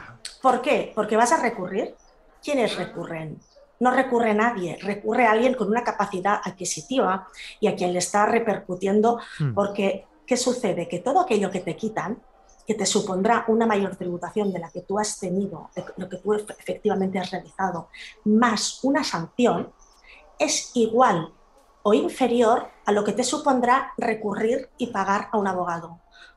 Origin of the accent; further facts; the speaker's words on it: Catalonia, Spain; Yo es que soy catalana